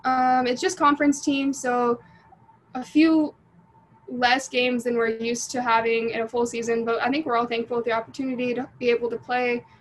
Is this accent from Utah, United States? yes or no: yes; Utah, United States; now in Houston, United States; Growing up in Utah was amazing. Houston, it's just different.